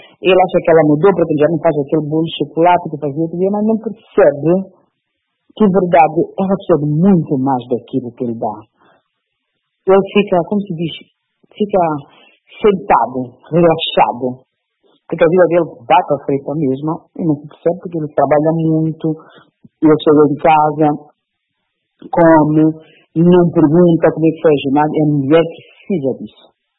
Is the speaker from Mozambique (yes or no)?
yes; Mozambique; eu sempre levantei a bandeira da pátria, eu sempre disse moçambicana, agora é com honra mesmo que digo este livro, é escrito de uma moçambicana, porque eu estou sempre sendo moçambicana. Por ter a minha nacionalidade moçambicana, estou muito contente por isso.